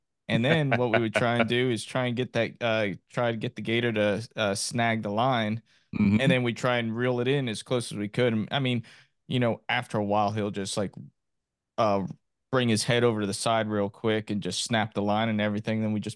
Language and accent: English; Pembroke Pines, Florida, United States; I'm from Florida originally, Miami, Pembroke Pines area. And so like being down there, I grew up right next to the Everglades.